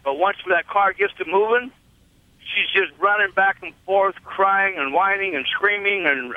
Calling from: Iowa, United States; I'm in Iowa today.

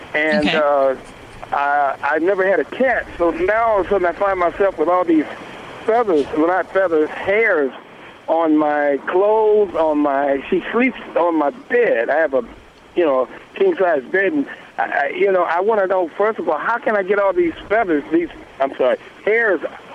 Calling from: Englewood, California, United States; Right now I'm in Englewood.

